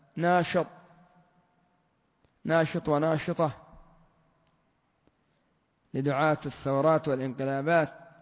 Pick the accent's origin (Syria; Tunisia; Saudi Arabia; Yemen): Yemen; ومن الألفاظ القبيحة عندنا في اليمن الحلف بالأمانة